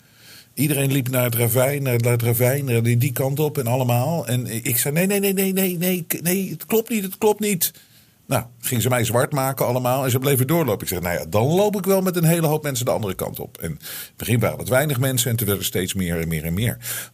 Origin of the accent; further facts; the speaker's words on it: Netherlands; ik ben natuurlijk half Deens, half Nederlands. Maar ik ben het hele leven heb ik in Nederland gewoond. Dus ik ben een Hollander.